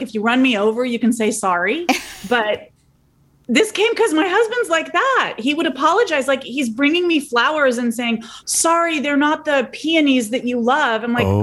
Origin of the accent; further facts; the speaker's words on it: California, United States; and I'm from California, so we have fires all the time